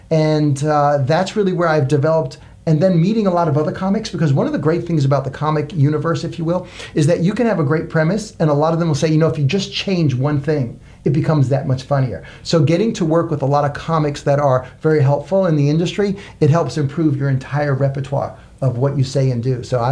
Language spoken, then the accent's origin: English; Bronx, New York, United States; For example, I talk about growing up in the South.